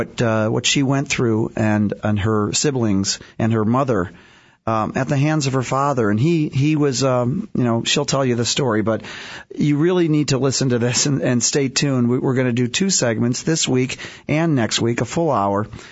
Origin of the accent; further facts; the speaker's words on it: Illinois, United States; born there; I got to come out to where I was born in Illinois. I got to come back to this great state